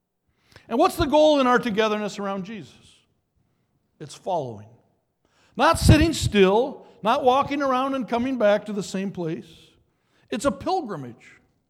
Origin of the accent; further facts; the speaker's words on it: Brooklyn Center, Minnesota, United States; I grew up in Brooklyn Center and never was embarrassed growing up to say I'm from the suburb of Brooklyn Center, north side of Minneapolis.